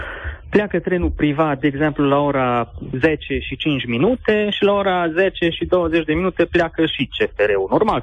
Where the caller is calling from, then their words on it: Reghin, Mureș County, Romania; sunt din Reghin.